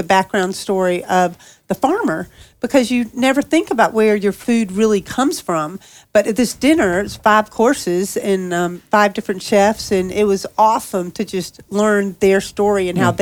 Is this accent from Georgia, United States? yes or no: yes; Savannah, Georgia, United States; I mean, I'm from Savannah and I grew up on peaches every day.